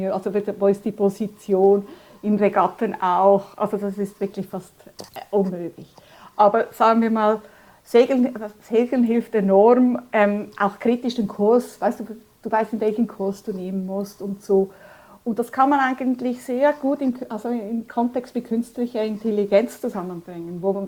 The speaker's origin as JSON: {"language": "German", "country": "Switzerland", "tie": "born or raised there", "also_born_or_lived": "Galicia, Spain", "second_language": "German", "said": "ich bin Spanierin aus Ursprung, Galizien, aber in der Schweiz aufgewachsen, man hört an meinem Akzent."}